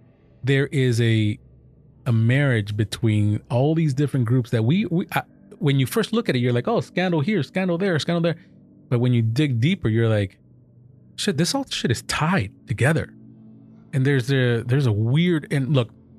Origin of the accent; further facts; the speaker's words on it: Guatemala; because I came from Guatemala.